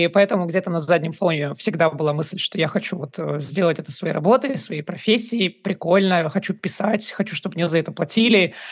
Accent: Kazakhstan; born there; Я родилась в Казахстане, закончила там университет

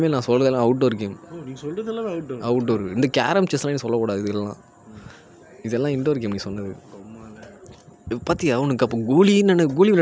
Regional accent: Chennai, Tamil Nadu, India; ஆனால் இவரும் மெட்ராஸ் தான், நானும் மெட்ராஸ் தான்.

